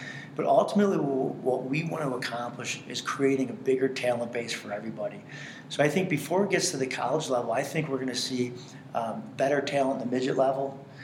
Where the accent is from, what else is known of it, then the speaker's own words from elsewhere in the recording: Detroit, Michigan, United States; now in Colorado Springs, United States; I grew up in Detroit.